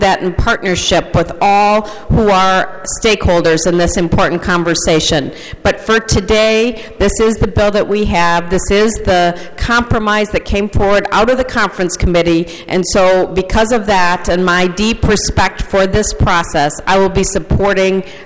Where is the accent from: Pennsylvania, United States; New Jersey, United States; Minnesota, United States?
Minnesota, United States; and I am proud as a Minnesotan that we're a nonprofit state